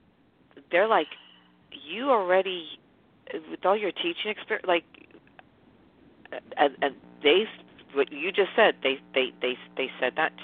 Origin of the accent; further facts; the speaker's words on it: New York City, New York, United States; accent: New York; I speak very fast as a New Yorker, and I speak crazy.